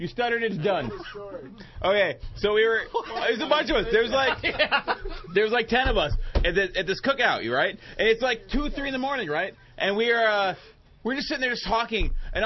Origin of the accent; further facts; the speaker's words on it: Wisconsin, United States; I'm from Wisconsin. That's all we do there.